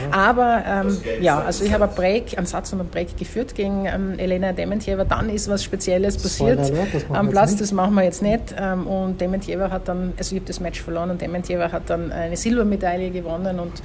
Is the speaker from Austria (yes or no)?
yes; Tyrol, Austria; now in Australia; ich fühle mich natürlich nicht als Australierin, ich liebe Australien und Tirolerin, das kann man nicht mehr ändern, ich glaube, das hört man eh.